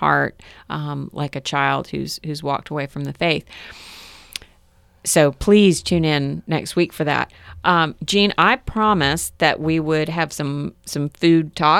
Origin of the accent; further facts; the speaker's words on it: Ireland; I'm Irish